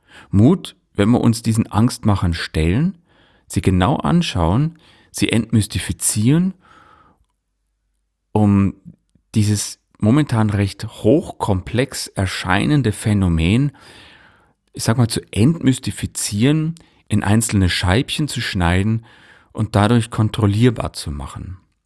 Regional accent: Leuchtenberg, Bavaria, Germany; in meinem Heimatdorf, in Leuchtenberg, so heißt

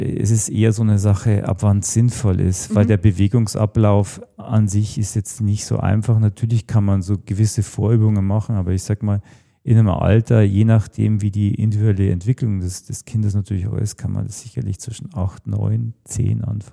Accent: Weiden in der Oberpfalz, Bavaria, Germany; ich bin in Weiden in der Oberpfalz geboren, ist in Nordostbayern Richtung tschechoslowakische Grenze.

